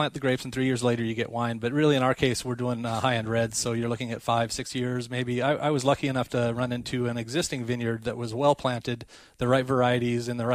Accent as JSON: {"language": "English", "town": "San Diego", "region": "California", "country": "United States", "tie": "born or raised there", "also_born_or_lived": "New York", "lives_now": "Temecula, United States", "said": "I was born and raised in San Diego, went off to New York, studied culinary, and came back and found Temecula, and fell in love, actually."}